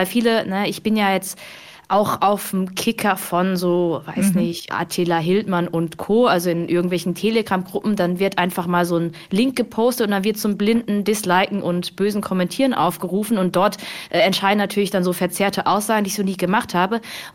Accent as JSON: {"language": "German", "town": "Hemsbach", "region": "Baden-Württemberg", "country": "Germany", "tie": "born or raised there", "said": "Ich bin aufgewachsen in Hemsbach an der Bergstraße, eine kleine Stadt, die weltweit bekannt ist als das Dorf, in dem alle steppen."}